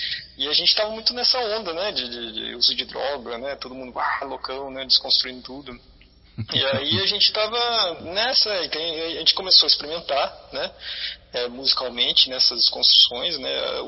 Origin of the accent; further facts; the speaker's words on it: São José dos Campos, São Paulo, Brazil; born there; also born or lived in Assis / Londrina; now in Ilhabela, Brazil; eu nasci em São José dos Campos.